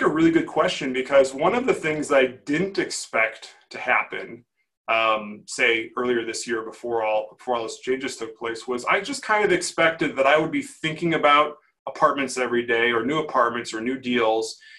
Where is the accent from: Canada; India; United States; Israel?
United States; Chicago, Illinois; We're doing a JV of a 50-unit apartment building here in my hometown of Chicago